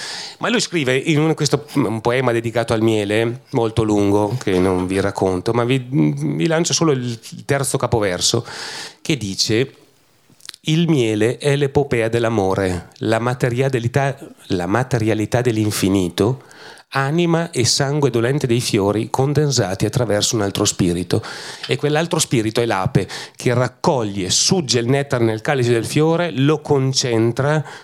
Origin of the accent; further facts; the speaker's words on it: Vigo di Ton, Trentino-Alto Adige, Italy; io non posso dire che vengo da Vigo di Ton, non posso dire che vengo da Trento